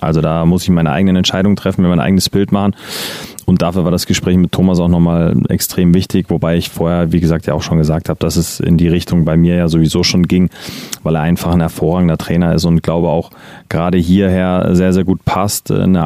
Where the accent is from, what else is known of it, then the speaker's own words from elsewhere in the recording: Neukirchen, Hesse, Germany; Nordhessen. Okay, okay. Aber wir, da wo ich wohne, okay. in Neukirchen, wo ich groß geworden bin, Schrecksbach, das ist so der südlichste Zipfel von Nordhessen.